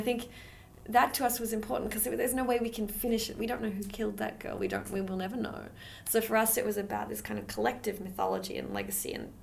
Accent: Australia; I'm Australian

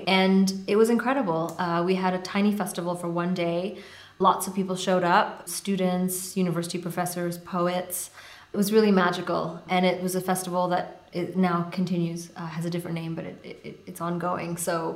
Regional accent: Dhaka, Dhaka Division, Bangladesh; It takes place in my hometown, which is Dhaka, Bangladesh.

